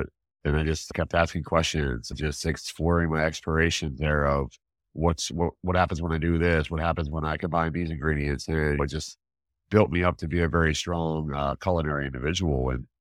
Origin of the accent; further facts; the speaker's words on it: Pennsylvania, United States; growing up in Pennsylvania, I mean, Randy, you should know as well as I do that anything like made back home is comfort food